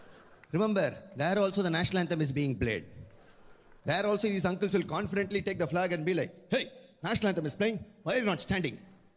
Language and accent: English; Chennai, Tamil Nadu, India; I'm a Tamil boy, born and brought up in Chennai, the capital of Tamil Nadu. And since I come from such a logic-loving and Tamil-loving family, and my parents, no, they made sure that I learned everything in school except Tamil.